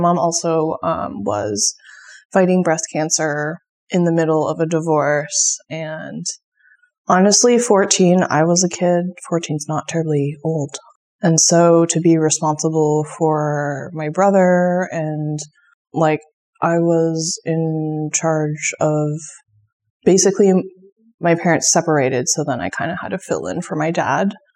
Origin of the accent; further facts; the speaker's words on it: Seattle, Washington, United States; born there; I was born here in Seattle. My parents are first generation.